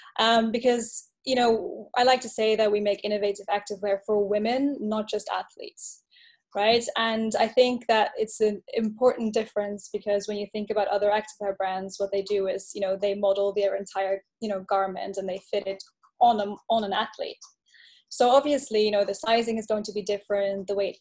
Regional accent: Flanders, Belgium; I really thought I was going to Leuven because, you know, I'm from Limburg, so it was closest.

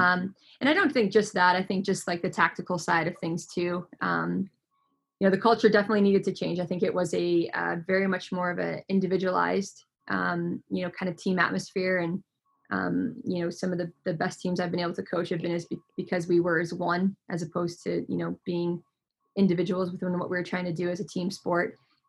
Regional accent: Canada; So I grew up in Canada. So I played in my career in Canada.

